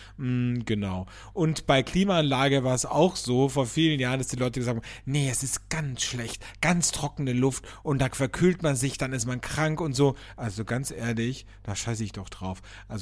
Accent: Austria; Also wie man bei uns in Österreich sagt, a Sackerl.

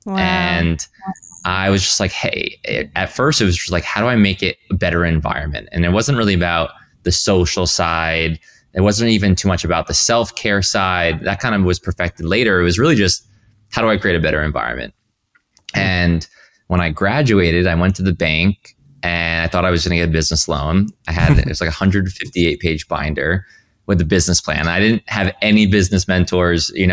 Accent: Rhode Island, United States; And I really wasn't exposed to anything outside of a hospital setting in the small town. I grew up in Rhode Island.

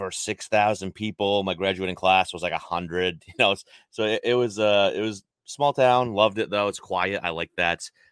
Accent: Maine, United States; Yeah, so I born and raised in the state of Maine, never lived outside of Maine in my entire life.

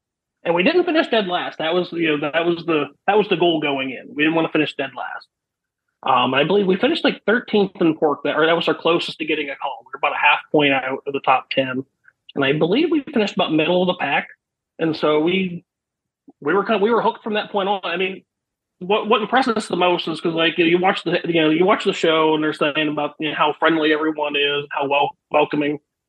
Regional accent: State College, Pennsylvania, United States; now in Hershey, United States; I mean, I'm originally from the State College area. My wife from the Pittsburgh area, but we're currently in the Hershey area.

